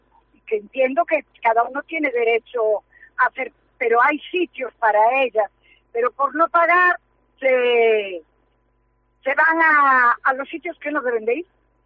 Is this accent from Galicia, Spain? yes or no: yes; Ferrol, Galicia, Spain; yo soy de Ferrol, pero a la playa voy a la zona de Meirás.